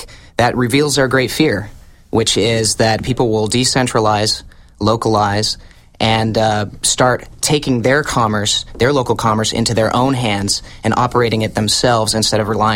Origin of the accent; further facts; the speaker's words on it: Pennsylvania, United States; Well, they're trying to shut the Amish down, and I'm from Pennsylvania.